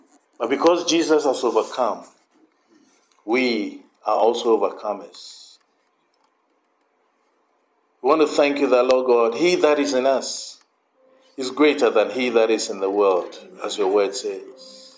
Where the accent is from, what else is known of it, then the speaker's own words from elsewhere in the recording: Ghana; moved away as an adult; now in United Kingdom; Originally, I come from Ghana. Those who do not know, Ghana in West Africa. You know, I've been here for Next year will be 40 years that I've been in the UK.